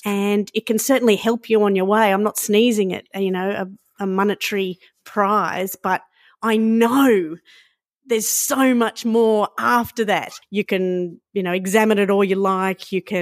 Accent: Brisbane, Queensland, Australia; This is the creation of a girlfriend of mine that we were growing up in Brizzy at the same time.

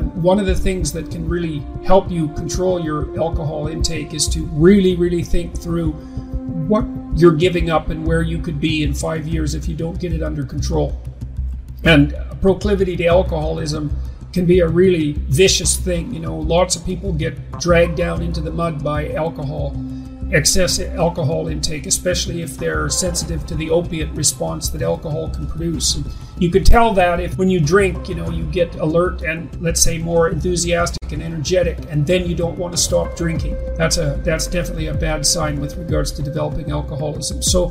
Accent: Alberta, Canada; Again, I said I was from Northern Alberta. It was a pretty hard drinking culture

